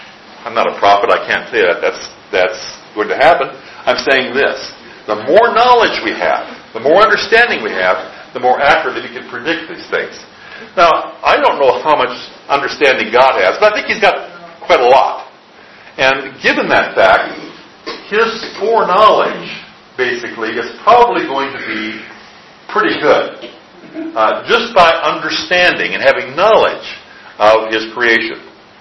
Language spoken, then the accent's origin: English; Midwest, United States; now in North Carolina, United States; We know how to predict weather much better now than we did when I grew up in the Midwest.